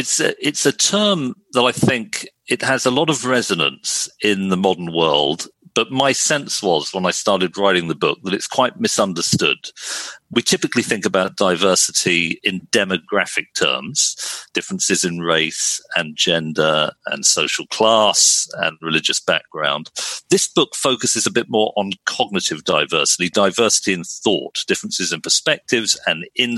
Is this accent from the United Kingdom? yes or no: yes; United Kingdom; I'm mixed race, I'm half Pakistani, half Welsh, it's quite an unusual combination. But the fact that I'm mixed race and grew up in 1980s UK with those experiences